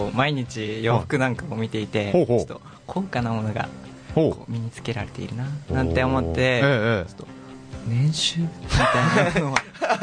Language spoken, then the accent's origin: Japanese; Kagoshima, Japan; moved away as an adult; now in Fukuoka, Japan; 私鹿児島出身なんですけど、うん、まあ、福岡に来ると同時にですね、私の父も転勤が重なりまして、うん、今名古屋にいるんですけど、うん、まあ、言えば三重の生活なんですよね、うん、実家が鹿児島で